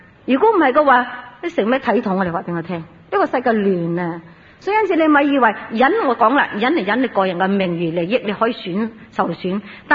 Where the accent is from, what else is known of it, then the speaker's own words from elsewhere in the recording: Singapore; 我哋新加坡如果有咩事咧